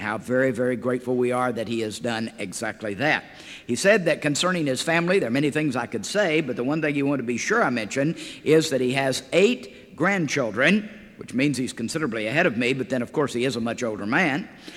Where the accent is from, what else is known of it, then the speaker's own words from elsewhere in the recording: Beaumont, Texas, United States; But anyway, I had a good time back in those days growing up in Beaumont, Texas.